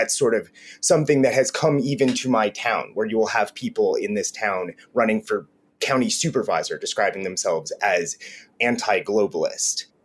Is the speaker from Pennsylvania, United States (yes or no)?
no; Cincinnati, Ohio, United States; So I am from Cincinnati, Ohio, as is J.D. Vance.